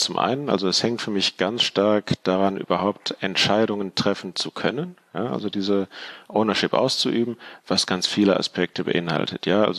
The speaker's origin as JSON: {"language": "German", "town": "Bonn", "region": "North Rhine-Westphalia", "country": "Germany", "said": "Ich komme ganz bei dir aus der Nähe, aus Bonn."}